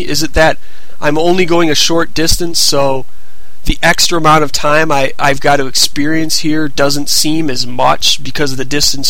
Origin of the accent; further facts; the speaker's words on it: Michigan, United States; In that, in Detroit, I went to school about an hour and a half from where I lived, my hometown